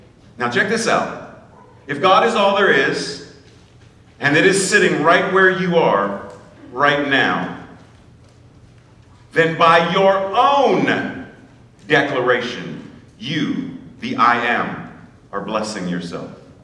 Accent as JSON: {"language": "English", "town": "Pittsburgh", "region": "Pennsylvania", "country": "United States", "tie": "born or raised there", "said": "Pittsburgh is my hometown."}